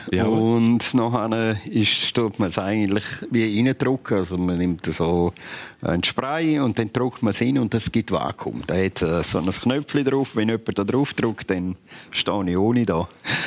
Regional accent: Graubünden, Switzerland; ich bin natürlich im Unterengadin aufgewachsen. Und bei uns ist einfach Skifahren ziemlich populär gewesen.

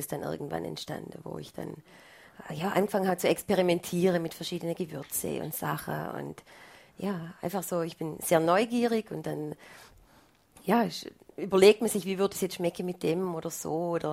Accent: Baden-Württemberg, Germany; Das ist so ein Nationalgericht auf der Schwäbischen Alb, wo ich herkomme.

